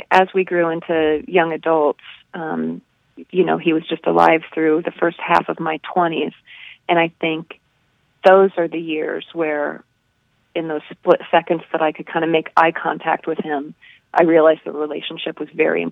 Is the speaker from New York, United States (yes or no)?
no; Indiana, United States; I became aware that some things about growing up in Indiana and many things about my brother were unusual.